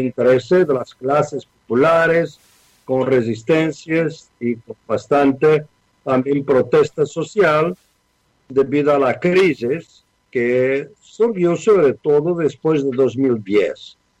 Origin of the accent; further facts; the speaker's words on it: Coimbra, Coimbra District, Portugal; Mi ciudad es Coimbra, que es la ciudad tradicionalmente universitar